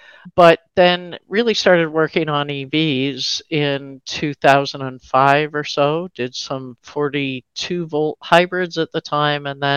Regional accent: Canada; I am very happy to say I'm also Canadian.

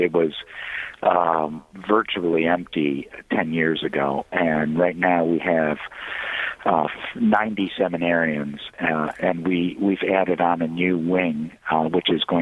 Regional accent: Michigan, United States; No, I'm from Michigan originally, which makes it a little difficult with some of the Ohio State fans.

